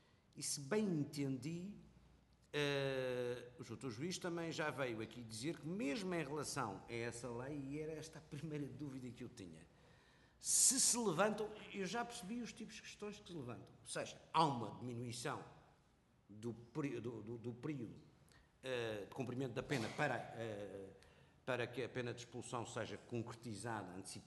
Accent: Madeira, Portugal; porque eu sou da Madeira, embora nunca tenha estado detido nem preso no continente

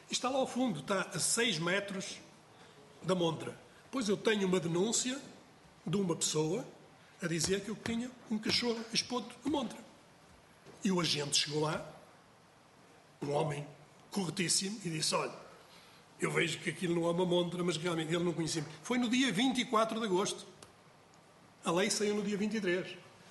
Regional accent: Norte, Portugal; desculpem o sou do Norte

